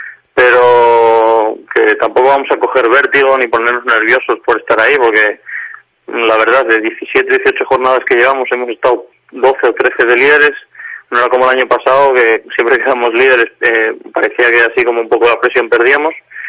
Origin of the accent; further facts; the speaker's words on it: Asturias, Spain; No es mi caso, porque yo soy de Asturias